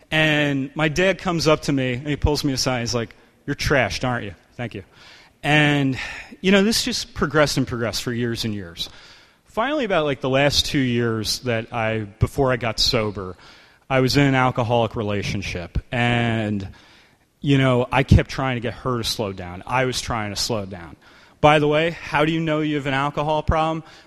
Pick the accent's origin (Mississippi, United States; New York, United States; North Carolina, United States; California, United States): New York, United States; New York City; I grew up in New York City and, you know, had friends who made fake IDs